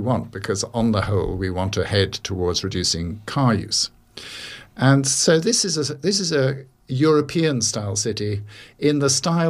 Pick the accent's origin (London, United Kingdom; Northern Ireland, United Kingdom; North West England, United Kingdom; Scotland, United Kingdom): London, United Kingdom; also born or lived in Asia; now in Bristol, United Kingdom; I've lived in Asia for 23 years before this and come back to Bristol, which wasn't my hometown. If I have a hometown in England, it's London probably.